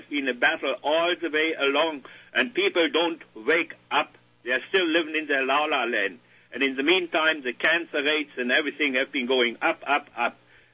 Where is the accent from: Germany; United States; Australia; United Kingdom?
Germany; English is a second language; now in Canada; as soon as I immigrated here over there from Germany here to Eastern Canada